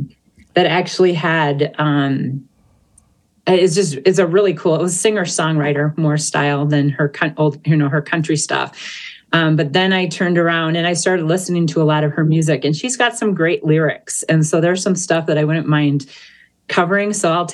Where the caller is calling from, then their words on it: Stillwater, Minnesota, United States; I am from Stillwater, just in my studio here, or my music room that I call it.